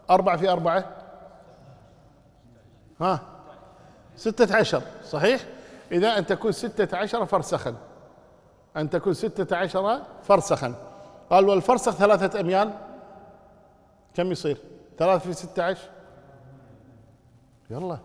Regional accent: Kuwait; بالمناسبة الآن عندنا في الكويت مثلا الآن ليذهبون إلى الخيران، منطقة الخيران، أو إلى الوفرة، أو إلى السالمي، أو إلى العبدلي

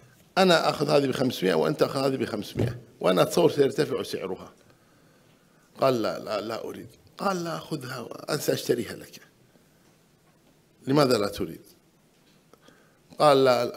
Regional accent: Kuwait; يحدثني أحدهم يقول هذه حصلت عندنا في الكويت

